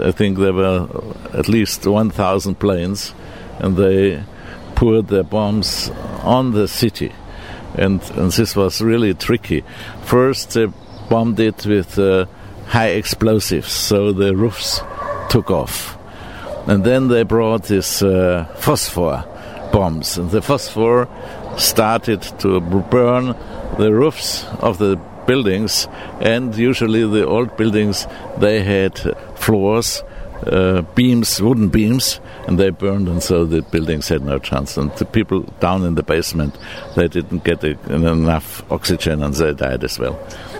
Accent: Munich, Bavaria, Germany; I'm from Munich.

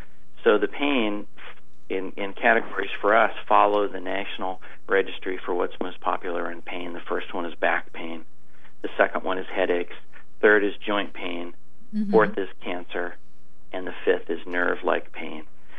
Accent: Ohio, United States; from Ohio. I'm a Buckeye originally, so I know the mentality of the Midwest, and it's a slow adopter of many new things.

